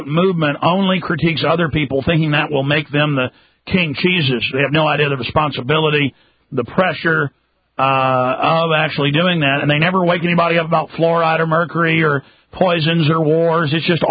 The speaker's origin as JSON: {"language": "English", "region": "Southern US", "country": "United States", "said": "They also tried to stage the Civil War, and I'm from the South. I'm not bashing the South. My family was all on the Confederate side."}